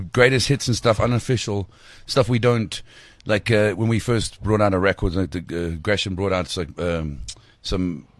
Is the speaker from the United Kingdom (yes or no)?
no; South Africa; South Africa, we're from South Africa, and, you know, we show off the South African rock scene